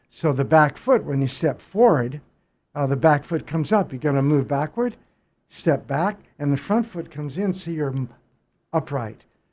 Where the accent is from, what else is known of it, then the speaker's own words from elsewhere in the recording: Galveston, Texas, United States; now in Australia; Galveston Island in Texas. Both of us were.